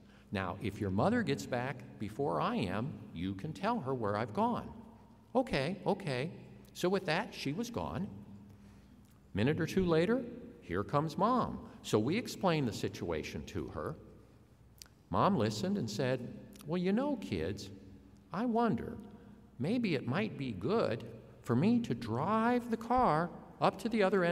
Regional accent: Ohio, United States; to thank all of you for welcoming my family and me to come down south here, because we're Yankees, we're from Ohio.

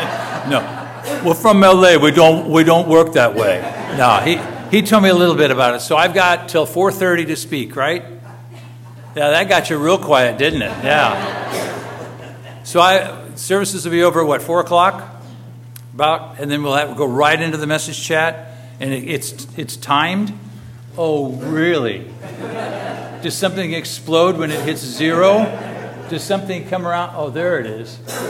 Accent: California, United States; No, I always think we're from Southern California, and we think sometimes we get hammered pretty hard by the culture.

